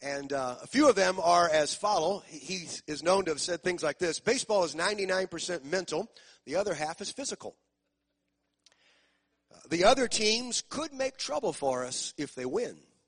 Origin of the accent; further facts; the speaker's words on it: St. Louis, Missouri, United States; Lou Brock, which was my boyhood hero growing up in St. Louis